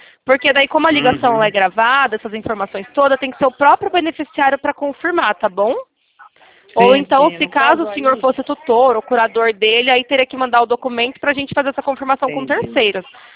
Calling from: São Paulo, Brazil; Eu falo de São Paulo, tá? Da capital.

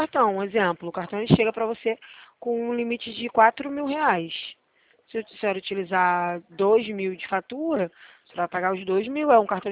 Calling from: Rio de Janeiro, Brazil; Eu falo do centro do Rio de Janeiro, aqui da Rua do Carmo

